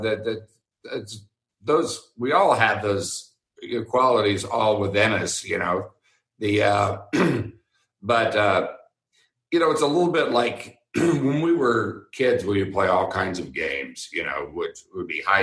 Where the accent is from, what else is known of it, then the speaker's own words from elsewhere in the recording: Texas, United States; because I grew up in Texas and it was just, that's what you did.